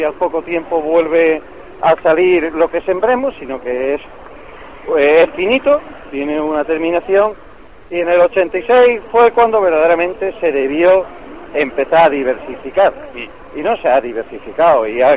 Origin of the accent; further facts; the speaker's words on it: Aracena, Andalusia, Spain; now in Minas de Riotinto, Spain; soy de Aracena y vivo en Río Tinto.